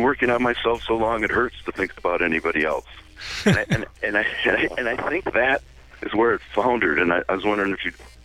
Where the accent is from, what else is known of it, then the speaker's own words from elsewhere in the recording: Flint, Michigan, United States; I grew up in Flint, Michigan.